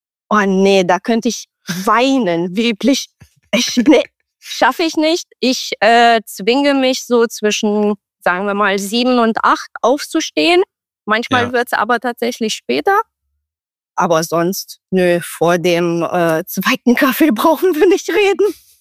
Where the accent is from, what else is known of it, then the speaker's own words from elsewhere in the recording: Romania; German is a second language; now in Germany; Ey, ich komme aus Rumänien, also Knoblauch, das macht schon ein bisschen Sinn